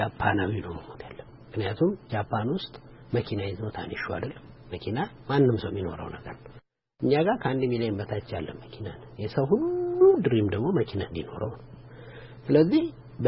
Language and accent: Amharic; Addis Ababa, Ethiopia; አዲስ አበባ ነው የተወለድኩት።